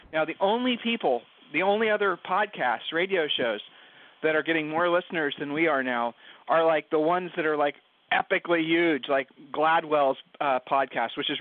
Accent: Ohio, United States; from Ohio.

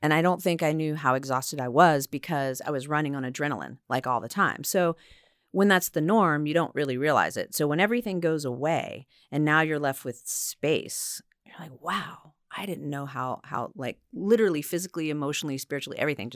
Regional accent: North Carolina, United States; also born or lived in New York / Los Angeles; I grew up in North Carolina, lived in New York, then moved to LA. So I've just been kind of moving around a lot

